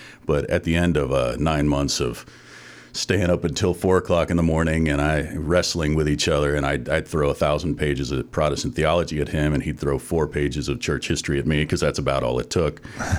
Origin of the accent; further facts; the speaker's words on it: Cincinnati, Ohio, United States; Well, really, I also grew up in the Cincinnati area. We the two of us met. We went to junior high together